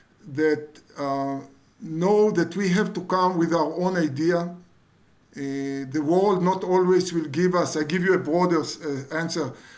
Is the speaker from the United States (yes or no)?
no; Israel; and I grew up, I was born here in Israel